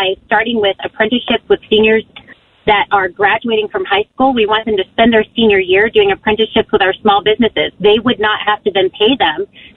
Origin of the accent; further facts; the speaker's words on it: California, United States; My dad served in the military and was stationed in California at many of those military bases. So I grew up in California.